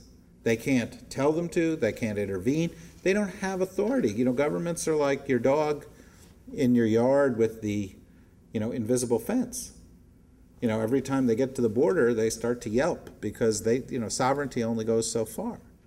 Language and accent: English; New Jersey, United States; I was a Jewish boy growing up in New Jersey.